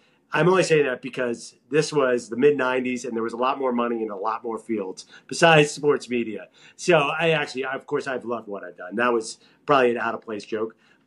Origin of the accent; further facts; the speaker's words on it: Lower Merion, Pennsylvania, United States; also born or lived in Syracuse, United States; Yeah, born in Syracuse, moved here as a kid, grew up in Lower Merion, went to LM High School.